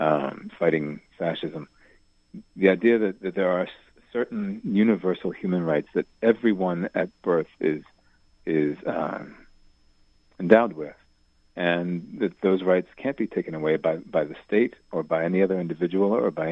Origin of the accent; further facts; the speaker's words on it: Washington, District of Columbia, United States; Well, I was back up in where I grew up in the Washington, D.C. area after coming back from Haiti.